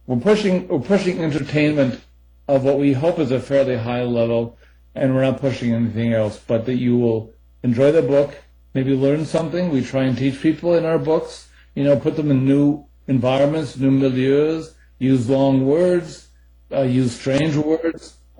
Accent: United States; I'm speaking as an American

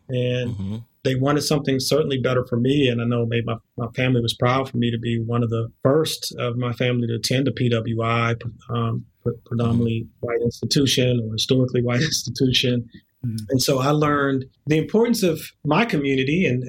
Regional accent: Washington, District of Columbia, United States; now in Durham, United States; And so it has been a journey for me growing up in Washington, D.C., parents from the South, having migrated up to the North to get better jobs and careers in the government, and then coming to school in the South at Duke University.

